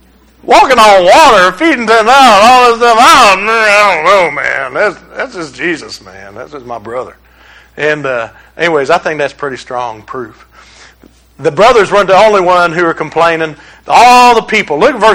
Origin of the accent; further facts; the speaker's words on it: Detroit, Michigan, United States; As y'all know, sarcasm is my native tongue, being from Detroit and all.